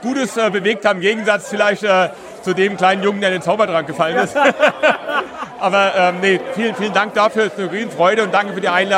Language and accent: German; Oberursel, Hesse, Germany; Wir machen ja auch ein Bierfestival in meiner Heimatstadt, in Obersel.